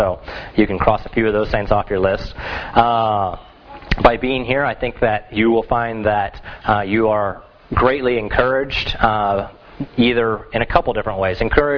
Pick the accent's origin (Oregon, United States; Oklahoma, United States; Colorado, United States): Oregon, United States; Klamath Falls; I can remember where we grew up over in Klamath Falls at Nile Street.